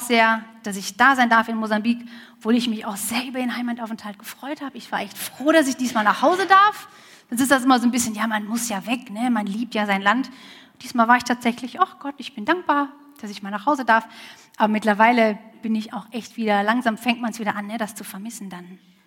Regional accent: Mönchengladbach, North Rhine-Westphalia, Germany; now in Mozambique; bin in Mönchengladbach aufgewachsen, bin glücklich unverheiratet, 35 Jahre alt

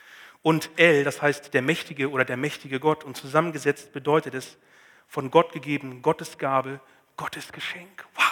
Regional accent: Northern Germany, Germany; ich komme aus dem Norden und im Norden ist es manchmal nass

